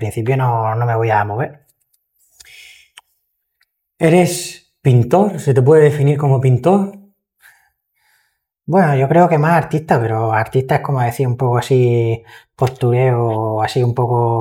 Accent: Murcia, Region of Murcia, Spain; born there; Nací en Murcia, pero mis padres son de fuera. Uh-huh. Mi padre nació en Cuenca y mi madre en Cáceres, Plasencia.

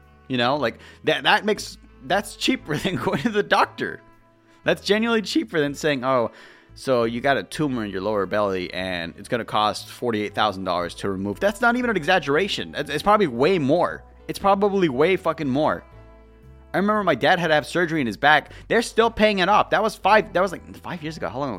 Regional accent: California, United States; Like I'll be like, I'm from California, but I'll be in another country.

